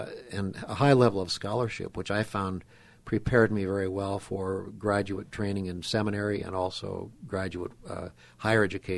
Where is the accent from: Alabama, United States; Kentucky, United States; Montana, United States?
Montana, United States; Butte; also born or lived in Anaconda; I am Anaconda born and raised in Butte. I'm one of five children.